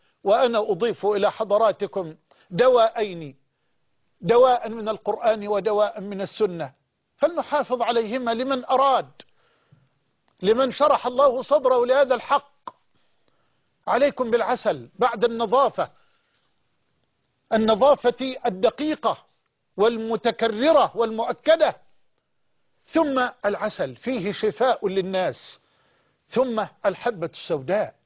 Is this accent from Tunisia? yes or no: no; Egypt